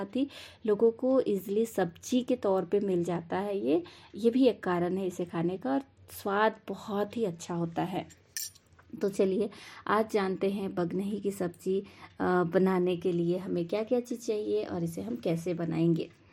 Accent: Gajni, Jharkhand, India; और मैं गजनी गांव की रहने वाली हूं। लोहरदगा जिला अंतर्गत यह गांव पड़ता है

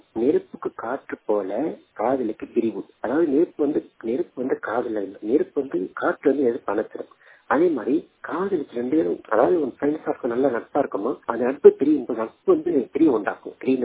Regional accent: Tamil Nadu, India; நான் ஒரு பார்வையற்ற மாற்றுத்திறனாளி. என்னுடைய சொந்த ஊர் வந்து விருதுநகர் மாவட்டம் இருந்திரை என்கிற கிராமம்

